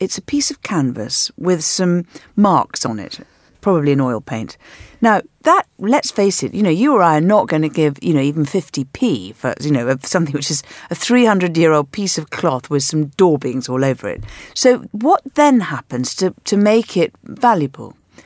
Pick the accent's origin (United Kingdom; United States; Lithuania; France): United Kingdom; London; I grew up in London